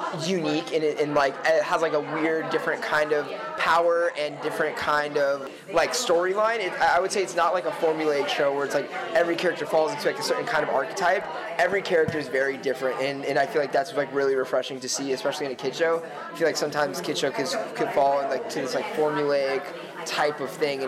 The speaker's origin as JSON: {"language": "English", "town": "Las Vegas", "region": "Nevada", "country": "United States", "said": "We're both from Vegas."}